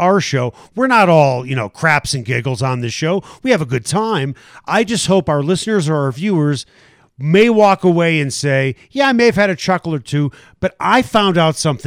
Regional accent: Chicago, Illinois, United States; When I grew up in Chicago, I like to do this radio show like the show I used to listen to in Chicago.

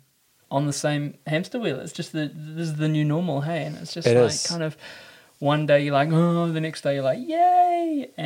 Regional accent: Auckland, New Zealand; I'm from Auckland.

